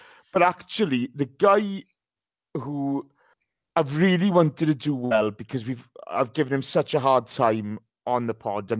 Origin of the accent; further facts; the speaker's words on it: Wales, United Kingdom; I'm Welsh. Come on, you're big brother. I can't be doing that.